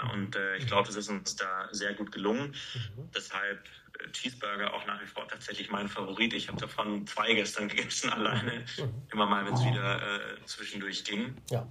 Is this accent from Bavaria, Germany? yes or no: yes; Munich, Bavaria, Germany; gerade hier natürlich so als Münchner Lokalpatriot, sage ich mal